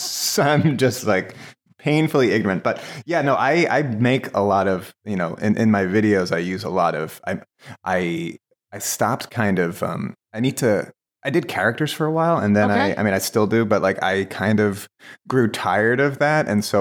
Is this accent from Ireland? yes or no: yes; Ireland; I get I read as Canadian, but I'm Irish.